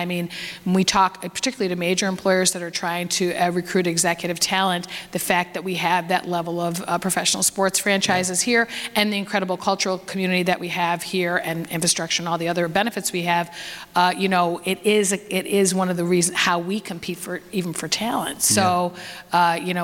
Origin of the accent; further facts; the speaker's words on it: Buffalo, New York, United States; I get in a cab and say, where are you from? And I say, Buffalo, they know the teams.